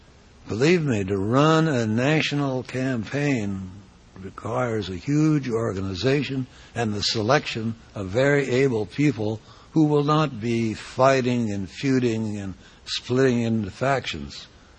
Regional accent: Nebraska, United States; But I'm from Nebraska, and we have a Republican Senator, Chuck Hagel, who's a great internationalist. I'm from the Midwest

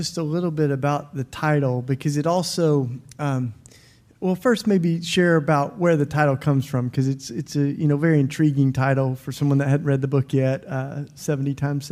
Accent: Tennessee, United States; So these states that, like where I grew up in Tennessee, where we still have the electric chair

